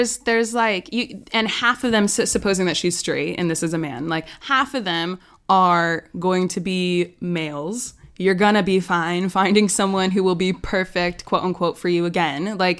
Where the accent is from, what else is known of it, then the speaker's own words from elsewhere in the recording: United States; I'm so American. I would put a hard R at the end.